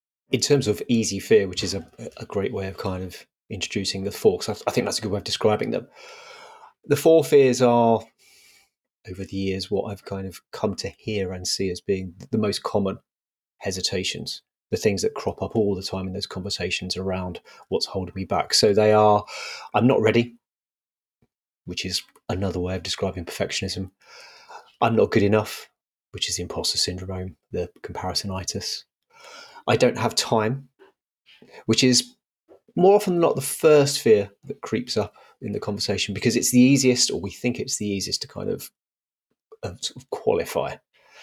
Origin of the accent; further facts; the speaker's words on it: England, United Kingdom; now in Oxford, United Kingdom; I'm based just outside Oxford, although I'm originally from East London or Essex. So the accent occasionally creeps back in when I get closer to the M25.